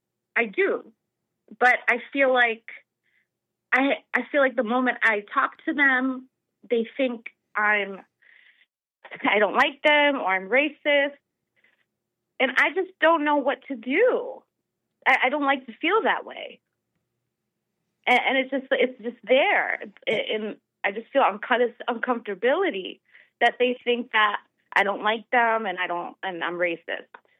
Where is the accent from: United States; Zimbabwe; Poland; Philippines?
United States; born there; So my dad was born in Iran, and my mom was born in Greece. So I was born in America. So my dad's Iranian and my mom is Greek.